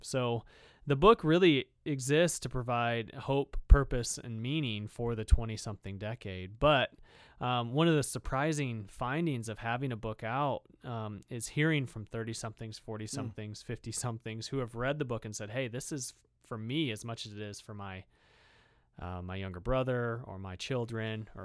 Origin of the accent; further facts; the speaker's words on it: Indiana, United States; And I had to say, listen, I'm from Indiana. This is, I'll take it. It's good weather.